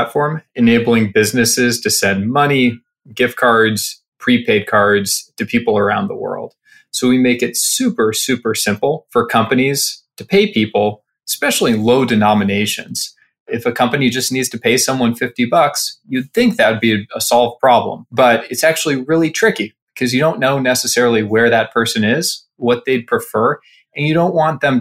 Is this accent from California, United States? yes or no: yes; Berkeley, California, United States; So I grew up on the West Coast in Berkeley, California, and got into, you know, this will be relevant to the company, got into coding when I was pretty young